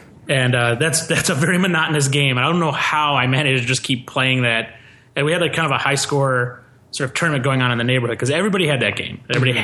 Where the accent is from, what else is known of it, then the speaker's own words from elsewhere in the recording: Michigan, United States; It was a chain of stores in where I grew up in Michigan.